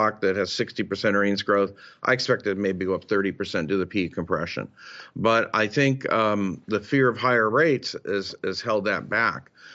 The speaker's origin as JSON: {"language": "English", "town": "Berkeley", "region": "California", "country": "United States", "said": "I'm from Berkeley, California"}